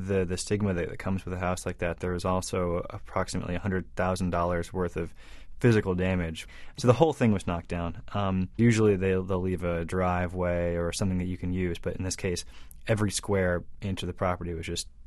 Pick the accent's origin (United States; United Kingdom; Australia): United States; New York; I mean, as a New Yorker, I guess I just have an interest in real estate like anybody else.